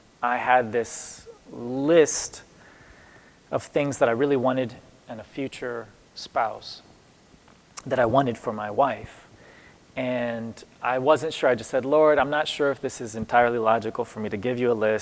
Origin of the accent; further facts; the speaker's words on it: Virginia, United States; moved away as an adult; now in Ecuador; I grew up in Matthews County, Virginia. You probably have not heard of Matthews County. It's a very small town in Virginia. I moved with my parents to Ecuador just before I turned 20, and that was in 2010.